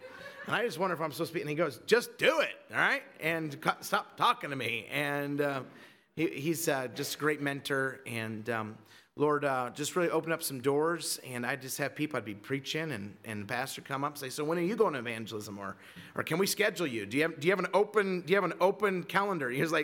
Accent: Twin Falls, Idaho, United States; also born or lived in San Jose, United States; So I grew up in Twin Falls, and I was born in California, San Jose, and my parents about

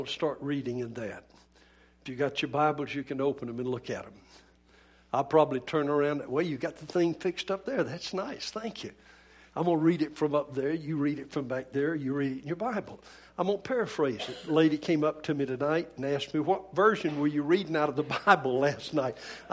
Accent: Georgia, United States; I grew up in Georgia in peach country.

